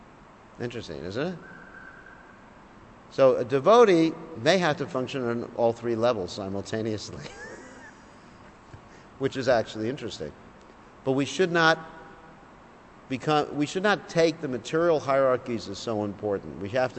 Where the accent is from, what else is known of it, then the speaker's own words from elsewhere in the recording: United States; I'm an American. You know, we know better because we're liberated.